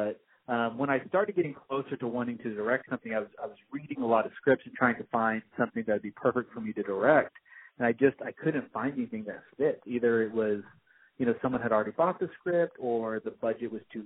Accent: Oklahoma, United States; we shot in Oklahoma, which is where my home state, where I'm from.

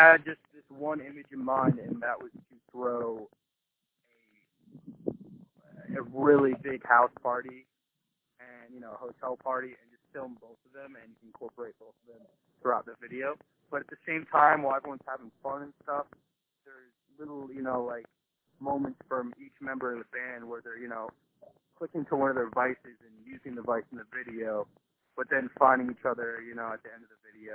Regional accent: New Jersey, United States; Because I know here in Jersey, I'm from North Jersey, and well, half the band's from North Jersey

